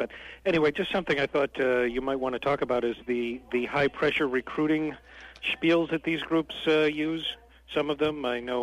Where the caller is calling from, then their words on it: Albany, New York, United States; I'm calling from beautiful downtown Albany, New York.